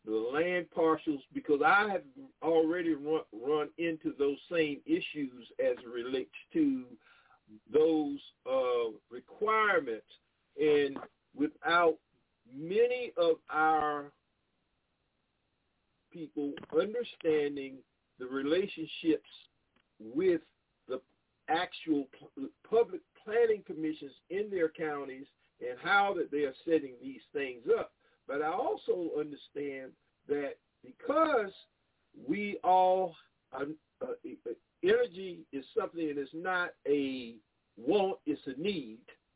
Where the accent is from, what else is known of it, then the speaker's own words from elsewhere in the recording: Dillon, South Carolina, United States; I hail from South Carolina. I'm from the PD area. I'm from Dillon, South Carolina